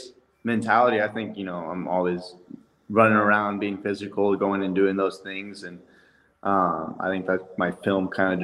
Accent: Denver, Colorado, United States; You know, growing up, I was a big Broncos fan just because I was from Denver.

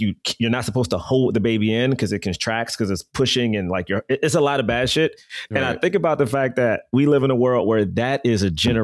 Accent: the South, United States; This is the voice of a true American Negro. We are Southern.

